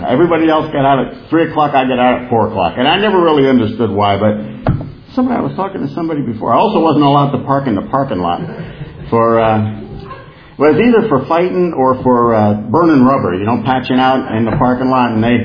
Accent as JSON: {"language": "English", "region": "New Jersey", "country": "United States", "said": "I'm from Soprano land. I'm from the part of New Jersey that The Sopranos come from."}